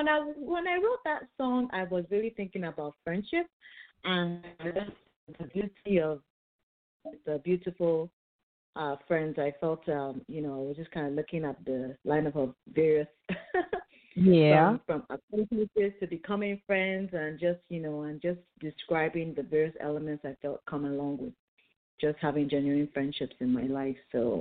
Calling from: Washington, District of Columbia, United States; Well, I'm calling from Washington, D.C., and here on the East Coast in the United States of America.

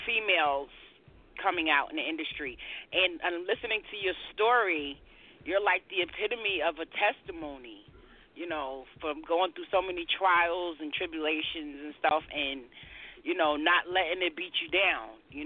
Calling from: New York, United States; I'm calling from New York. I'm in New York, live and direct.

